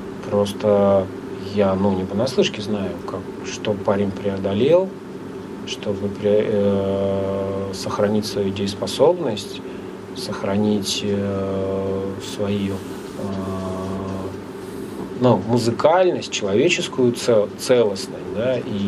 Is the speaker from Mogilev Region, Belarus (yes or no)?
yes; Bobruisk, Mogilev Region, Belarus; born there; в паспорте у меня написано, что я родился в Бобруйске.